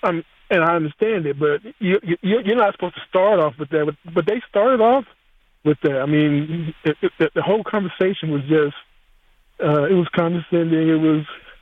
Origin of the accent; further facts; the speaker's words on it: the South, United States; I mean, I'm from the South.